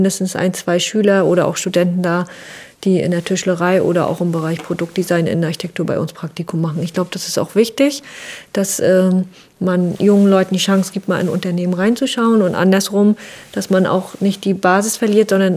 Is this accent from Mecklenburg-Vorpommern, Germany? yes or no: yes; Wismar, Mecklenburg-Vorpommern, Germany; Wir lieben Wismar, wir kommen aus Wismar.